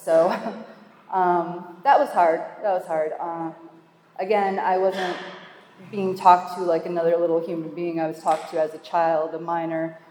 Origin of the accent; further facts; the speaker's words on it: Ontario, Canada; I'm from Ontario, Canada.